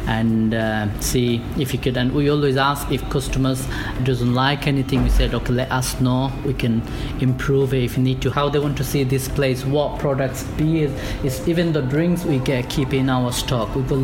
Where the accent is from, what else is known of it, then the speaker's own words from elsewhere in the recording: Bangladesh; I'm originally from Bangladesh and my granddad he was from India